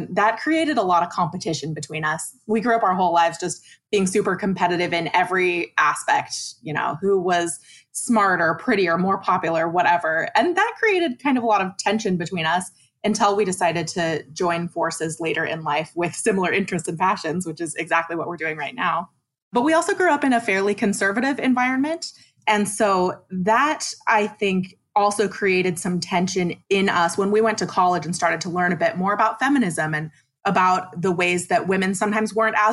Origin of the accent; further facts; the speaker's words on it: Idaho Falls, Idaho, United States; So as you know, we're identical twins. So we grew up in Idaho Falls, Idaho, and really regular middle class white girl growing up life.